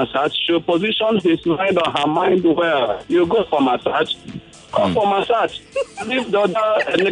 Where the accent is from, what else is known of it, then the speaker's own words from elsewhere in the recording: Lagos, Nigeria; I'm from Lagos Island.